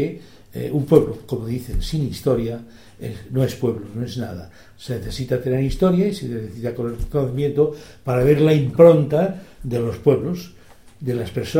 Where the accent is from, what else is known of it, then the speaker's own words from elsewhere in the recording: Argelita, Valencian Community, Spain; vine aquí a Argelita a la edad de 2 años, porque mis padres tenían un establecimiento y no podían estar por mí. Entonces mi abuela, Matilde, me trajo aquí a Argelita, me crié aquí, de hecho, desde los 2 años